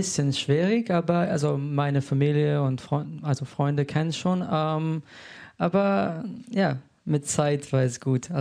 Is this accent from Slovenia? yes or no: yes; Slovenia; also born or lived in Switzerland; now in Berlin, Germany; Also ursprünglich komme ich aus Slowenien. Ich habe ein paar Jahre in der Schweiz gewohnt und seit Anfang des Jahres wohne ich in Berlin.